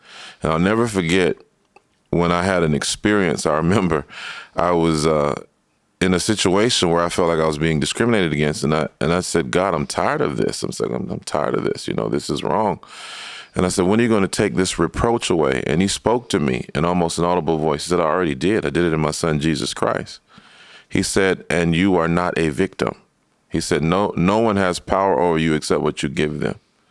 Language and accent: English; the South, United States; I think for me, growing up in the South